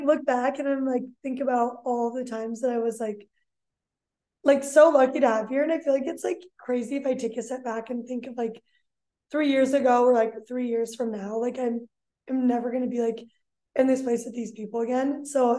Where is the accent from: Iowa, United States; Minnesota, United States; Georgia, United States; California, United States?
Iowa, United States; Iowa City; so I'm a junior and I'm from Iowa City. So I grew up like a Hawkeye and then I came here.